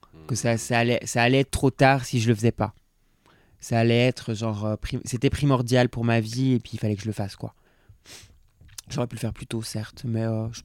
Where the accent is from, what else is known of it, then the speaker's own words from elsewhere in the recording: Geneva, Switzerland; Non, mais tu sais, moi, je viens de Genève. Hein, c'est pas très loin de la France.